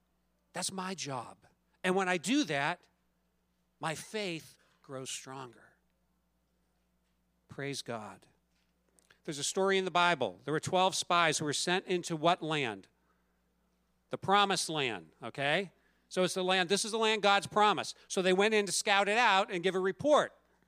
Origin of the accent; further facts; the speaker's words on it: Du Bois, Pennsylvania, United States; I'm not a city boy. I grew up in Du Bois, went to school at Dartmouth. I'm a small town kind of person.